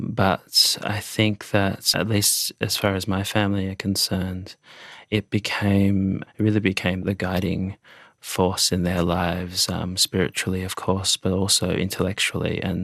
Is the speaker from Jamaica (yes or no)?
no; Australia; being Australian and growing up in Australia